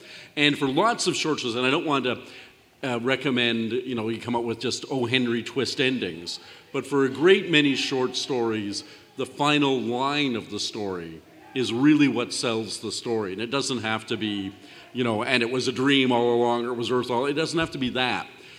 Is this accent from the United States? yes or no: no; Canada; just I'm from Canada.